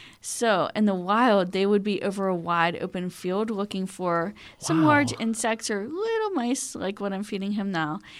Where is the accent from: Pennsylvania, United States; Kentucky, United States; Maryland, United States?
Pennsylvania, United States; Pittsburgh; In Elizabeth Forward, actually, is where I graduated from high school.